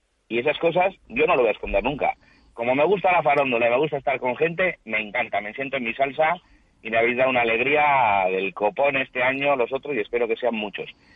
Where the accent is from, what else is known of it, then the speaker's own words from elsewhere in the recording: Basque Country, Spain; soy guipuzcoano, pero me encanta oír a los vizcaínos